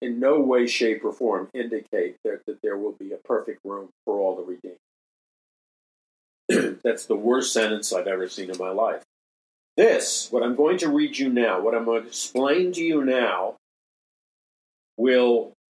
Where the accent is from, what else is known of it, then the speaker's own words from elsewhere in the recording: Queens, New York, United States; when I was a young man growing up in Jackson Heights, Queens, in New York City